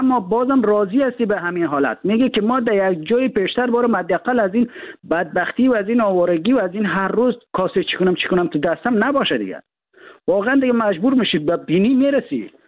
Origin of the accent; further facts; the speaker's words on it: Afghanistan; ما در افغانستان در کشور جنگ زده بزرگ شدیم.